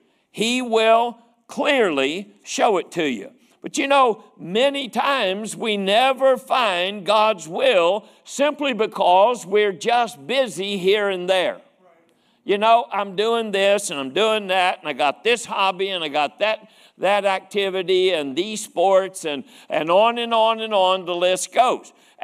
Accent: Charleston, United States; also born or lived in Joliet; But so I'd been to Atlanta, and then I grew up there in Charleston. Charleston's not a big city, but I'd never really been anywhere. And then when we moved out to Joliet

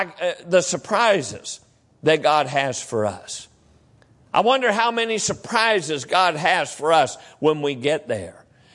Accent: West Virginia, United States; also born or lived in Illinois; Growing up in West Virginia and now and living in Illinois and then living here for the last 18, 19 years, it's all I've ever known.

